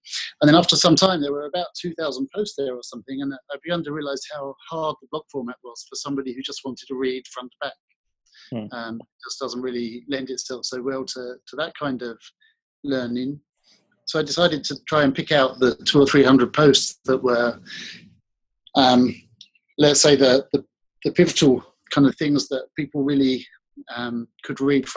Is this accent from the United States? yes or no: no; South East England, United Kingdom; accent: slightly Australian; also born or lived in Australia; I'm from Kent in England, and I have a little bit of Australian accent after spending a couple of years there, I'm told, but no Australian.